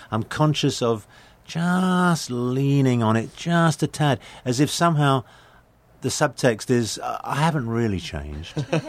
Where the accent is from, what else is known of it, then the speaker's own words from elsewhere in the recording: London, United Kingdom; there was a time when I was growing up in London where you go into a pub and you ask for a drink with ice